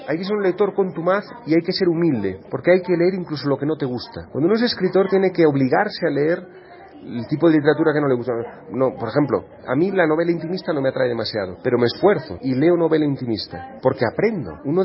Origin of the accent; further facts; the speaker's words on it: Spain; como español